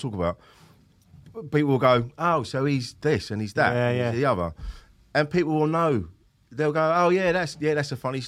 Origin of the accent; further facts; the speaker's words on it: Bromley, London, United Kingdom; I'm from Bromley.